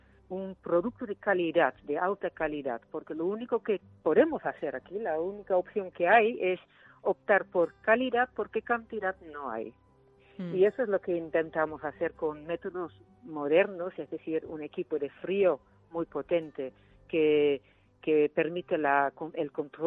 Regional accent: Netherlands; now in Spain; Soy de origen holandesa, pero sí. Bueno, llevo 25 años viviendo aquí en el campo de Zayalonga, y entonces digo que soy ya holandaluza.

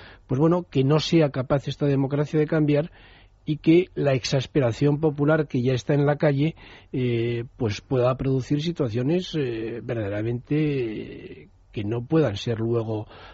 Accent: Spain; un estado que no nos podemos permitir como españoles

